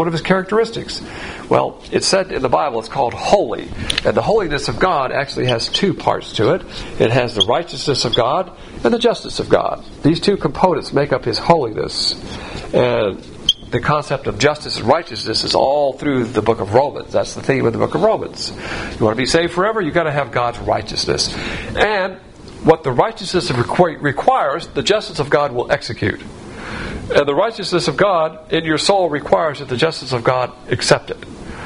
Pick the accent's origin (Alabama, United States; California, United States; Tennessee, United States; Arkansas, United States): Alabama, United States; And I was actually rooting for Mississippi to beat Alabama, even though I'm from Alabama.